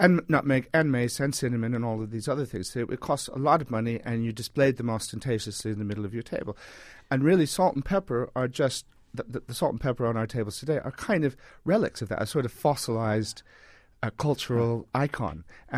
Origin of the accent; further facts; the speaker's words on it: Des Moines, Iowa, United States; now in England; I grew up in Des Moines, Iowa, and we had salt and pepper on the table, and now I live in England